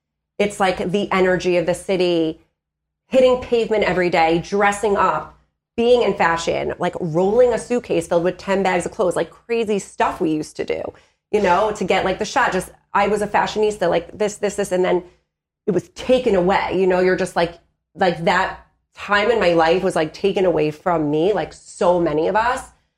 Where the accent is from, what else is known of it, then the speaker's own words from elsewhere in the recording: Long Island, New York, United States; You know, I grew up in Long Island and most of my friends are back there.